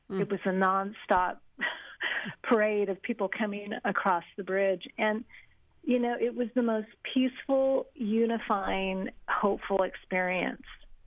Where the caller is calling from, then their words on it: Portland, Oregon, United States; I'm actually calling from Portland, Oregon.